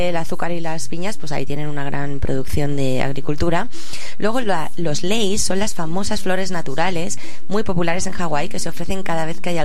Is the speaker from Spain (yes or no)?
yes; Spain; Pues yo creo que aquí, como españoles, nos va a gustar bastante